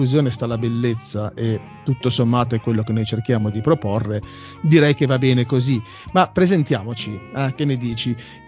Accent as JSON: {"language": "Italian", "town": "Genoa", "region": "Liguria", "country": "Italy", "said": "così come si sente la mia origine genovese, quindi noi abbiamo questo amore per l'inflessione dialettale"}